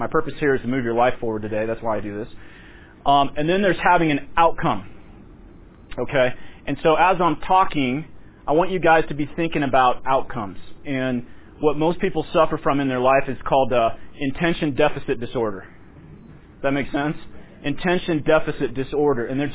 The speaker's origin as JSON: {"language": "English", "town": "Loveland", "region": "Colorado", "country": "United States", "tie": "born or raised there", "said": "I grew up in Loveland, Colorado. My mom passed away at age 64 with $10,000 to her name."}